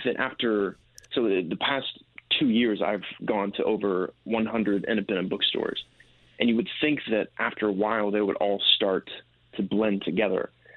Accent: Indiana, United States; But by the time I got to Lawrence, Kansas, a few hundred miles from my hometown in Indiana

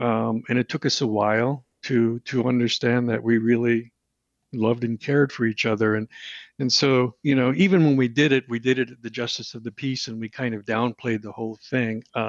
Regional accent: Buffalo, New York, United States; now in Arizona, United States; I've put my time in. I grew up in Buffalo, so I put my time in.

